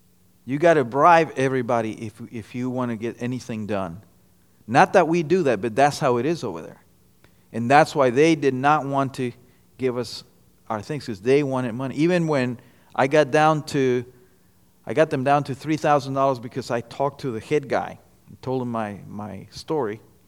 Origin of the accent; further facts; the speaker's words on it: Guatemala; now in United States; Guatemala, but I became an American citizen. And I've been here longer than I was in my country. So I am an American.